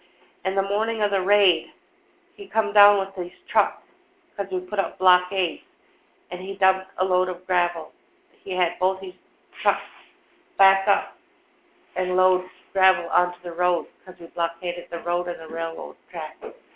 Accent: Ontario, Canada; I'm …. I'm Mohawk from the Six Nations in Ontario, Canada.

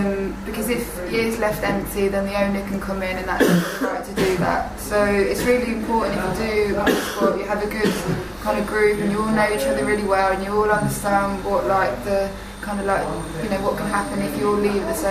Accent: London, United Kingdom; I'm from London

